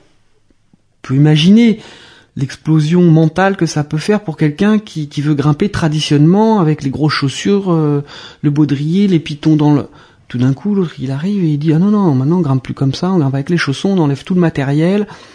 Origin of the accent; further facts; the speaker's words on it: Provence-Alpes-Côte d'Azur, France; Moi, je viens de la Provence.